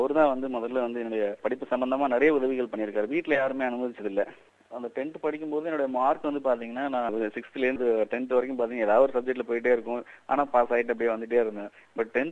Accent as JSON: {"language": "Tamil", "town": "Kumbakonam", "region": "Tamil Nadu", "country": "India", "tie": "born or raised there", "said": "என்னுடைய சொந்த ஊர் கும்பகோணம். அங்கதான் என்னுடைய வாழ்க்கை நடைமுறைகள் வந்து கிட்டத்தட்ட ஒரு 2001 வரைக்கும் அங்கதான் போனுச்சு."}